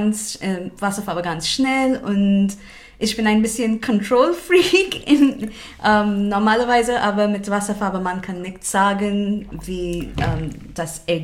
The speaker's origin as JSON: {"language": "German", "town": "Kolkata", "region": "West Bengal", "country": "India", "second_language": "German", "moved": "yes", "lives_now": "Germany", "said": "ich komme aus Kalkutta in Indien. Ich wohne in Deutschland seit 2017."}